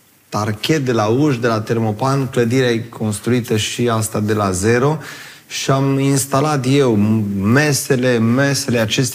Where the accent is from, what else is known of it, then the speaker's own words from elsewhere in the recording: Bucerdea Vinoasă, Alba County, Romania; Sunt plăcinte de la Bucerdea Vinoasă, din satul meu natal.